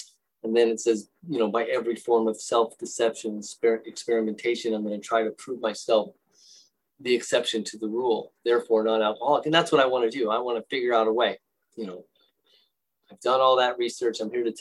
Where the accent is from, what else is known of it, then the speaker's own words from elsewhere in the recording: Novato, California, United States; you know, I grew up in Novato, and I'll tell you a little bit of the geographic in Novato. And Novato is about 25 miles north of the Golden Gate Bridge, and we're in Marin County.